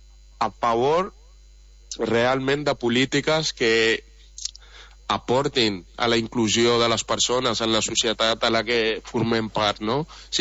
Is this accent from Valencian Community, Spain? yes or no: no; Catalonia, Spain; És la nostra terra, totes les persones racialitzades, no? També som catalans, espanyols no blancs